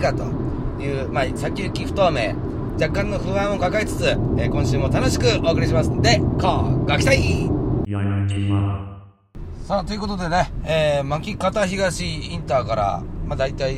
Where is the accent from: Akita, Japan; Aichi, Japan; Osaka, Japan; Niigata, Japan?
Niigata, Japan; 僕も新潟の人間ですけど